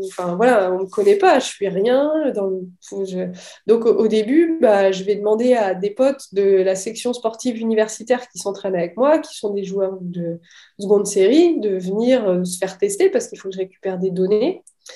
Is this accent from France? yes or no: yes; Metz, Grand Est, France; je suis de Metz